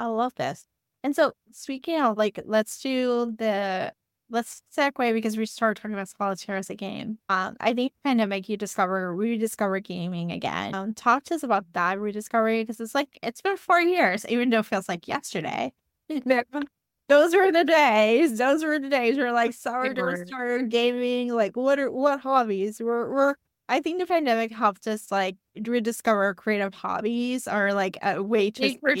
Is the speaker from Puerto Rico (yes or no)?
yes; Puerto Rico; I'm from Puerto Rico, so we had a couple of hurricanes where we'd have power.